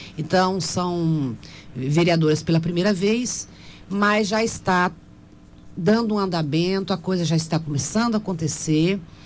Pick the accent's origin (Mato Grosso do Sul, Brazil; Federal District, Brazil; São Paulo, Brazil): Mato Grosso do Sul, Brazil; Itaporã; born there; Que, pessoal, eu sou nascida em Itaporã, O pessoal já me conhece.